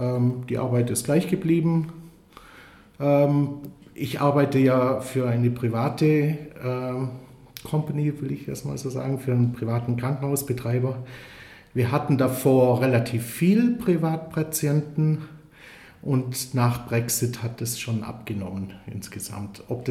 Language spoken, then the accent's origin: German; Isny, Baden-Württemberg, Germany; moved away as an adult; now in Salisbury, United Kingdom; ich komme aus Isny und Vor ungefähr 16 Jahren haben wir beschlossen, nach England auszuwandern, also ich und meine Frau. Und wir leben in Salisbury, das ist in der Nähe von Stonehenge, also südwestlich von London